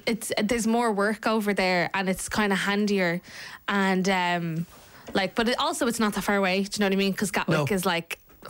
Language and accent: English; Dublin, County Dublin, Ireland; also born or lived in Dunboyne, Ireland; lived in around 10, 15 minutes of like Dublin 15, but we moved around a bit. But a lot of people think I'm from Meath because I lived in Dunboyne.